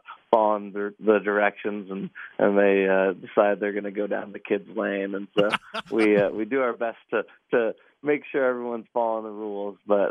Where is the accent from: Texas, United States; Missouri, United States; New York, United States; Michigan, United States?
Missouri, United States; Kansas City; I'm actually from Kansas City. I grew up in Kansas City.